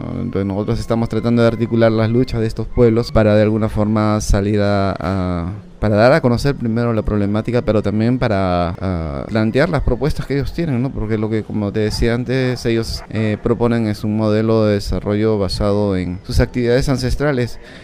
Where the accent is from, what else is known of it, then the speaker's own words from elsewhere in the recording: Peru; yo vengo de Perú.